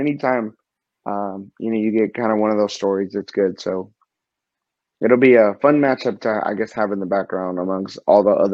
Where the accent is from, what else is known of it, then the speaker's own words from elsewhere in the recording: Missouri, United States; So I'm one of those guys that, well, I'm from the Missouri side, so I could never root for KU.